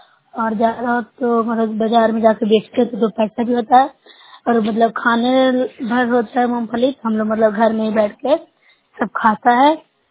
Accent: Bihar, India; मैं नौसा ब्लॉक से हूँ, जिला ललनंदा के निवासी हूँ।

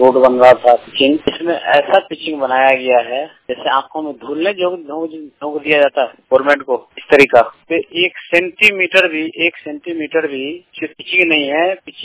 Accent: Dumra, Bihar, India; ग्राम डुमड़ा का रहने वाला हूँ, हरदिया पंचायत सिंह प्रखंड जिला समस्तीपुर।

